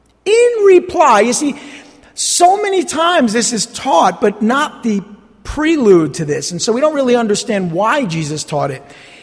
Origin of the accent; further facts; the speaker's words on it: Montclair, New Jersey, United States; like when we were growing up in Montclair, if I just said, well, he's not my neighbor.